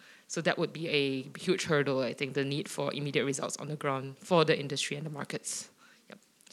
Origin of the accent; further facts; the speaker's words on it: Malaysia; from Malaysia.